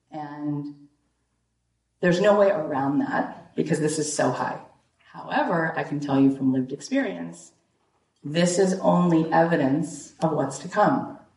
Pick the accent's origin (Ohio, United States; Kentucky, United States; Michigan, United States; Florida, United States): Florida, United States; Boca Raton; moved away as an adult; now in Los Angeles, United States; I've been in LA since 03, and I grew up right here in Boca Raton, Florida. And I moved to LA when I was 23, and now I'm 44.